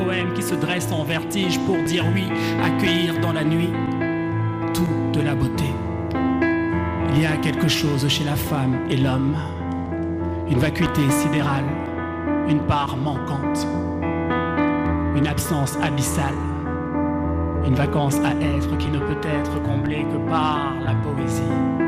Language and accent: French; Douala, Littoral, Cameroon; moved away; c'est un poème que j'ai dédié à ma ville natale, Douala. Il a fallu quitter, mais pour mieux la retrouver.